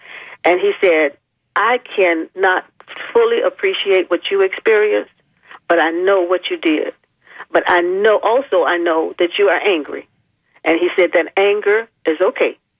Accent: Florida, United States; So the senators are seated there, and so I'm from Florida. So he called on my senior senator

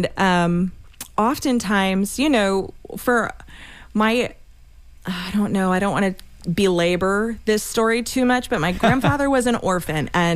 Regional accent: Tampa, Florida, United States; yeah, so I grew up in South Tampa.

